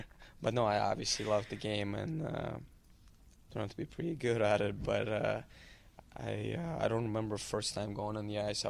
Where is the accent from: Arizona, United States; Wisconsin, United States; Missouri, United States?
Wisconsin, United States; Milwaukee; born there; also born or lived in Germany / Switzerland / Italy / Moscow, Russia; but I was born in Milwaukee, went to, lived in Germany, Switzerland, Italy, then 10 years in Moscow, then played in minor midget in Chicago, and then in Canada